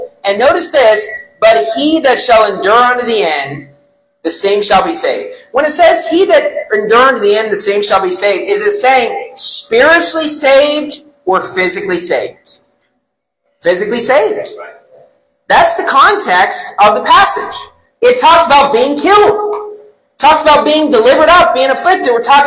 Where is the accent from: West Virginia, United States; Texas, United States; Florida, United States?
West Virginia, United States; I'm allowed to make fun of West Virginia, since I grew up in West Virginia, the hillbilly redneck state of the U.S.